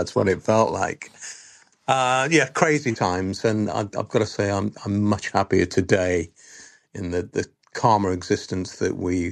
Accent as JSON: {"language": "English", "town": "Birmingham", "region": "West Midlands", "country": "United Kingdom", "tie": "born or raised there", "said": "we grew up on Bond movies and, you know, there we were in a very dark and dank Birmingham growing up."}